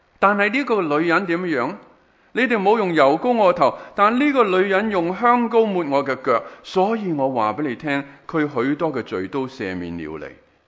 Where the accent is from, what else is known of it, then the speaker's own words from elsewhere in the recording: China; 我哋中国人都系啦，喺农村嗰度吓